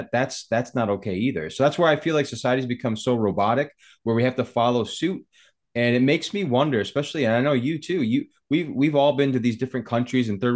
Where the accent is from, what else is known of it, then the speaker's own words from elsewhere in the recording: England, United Kingdom; hey, I'm here now. You speak my language. I'm English. Speak English to me.